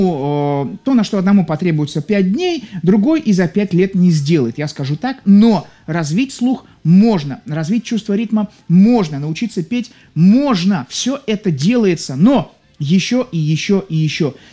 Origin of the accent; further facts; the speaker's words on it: Saint Petersburg, Russia; Я из Петербурга